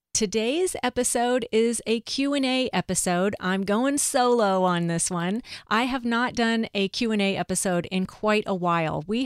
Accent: Los Angeles, California, United States; I grew up in Los Angeles, but with a family who loved to grow their own food.

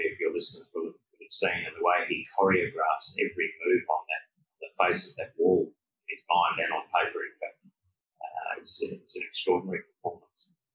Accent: Australia; And I wanted to get into that with him, and being Australian, we can be quite rude.

